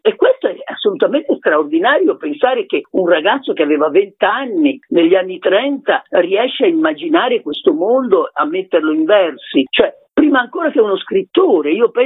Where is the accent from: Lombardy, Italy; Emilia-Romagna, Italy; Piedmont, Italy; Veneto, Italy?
Piedmont, Italy; also born or lived in Turin; essendo io piemontese di origine e anche da studente fino all'età di 20 anni ho vissuto a Torino